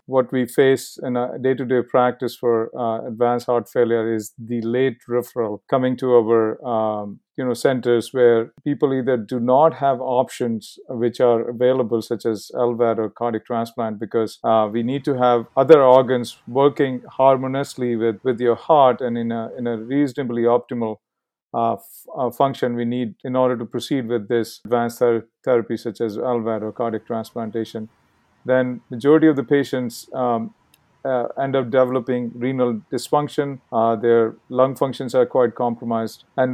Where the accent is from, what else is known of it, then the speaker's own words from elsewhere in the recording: India; Growing up in India was extremely blissful time I had.